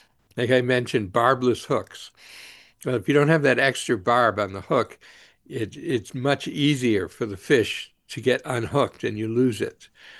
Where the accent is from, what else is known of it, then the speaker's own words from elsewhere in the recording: New England, United States; Yeah. Well, you know, I'm from New England, but, and I love the New England coast. I love the rockiness of it.